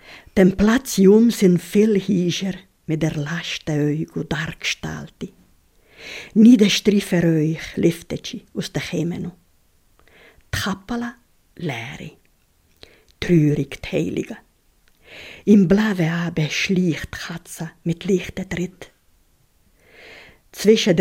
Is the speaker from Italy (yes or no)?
yes; Formazza, Piedmont, Italy; bin natürlich eine Italienerin, die spezialische Würze hat. Und dann bin ich eine Pomatterin. Und dann bin ich, habe ich Würze im Goms. Aber natürlich, ich bin eine Italienerin.